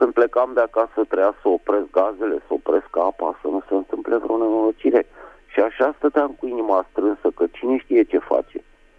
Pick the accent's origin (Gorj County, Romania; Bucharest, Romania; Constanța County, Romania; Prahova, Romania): Bucharest, Romania; din București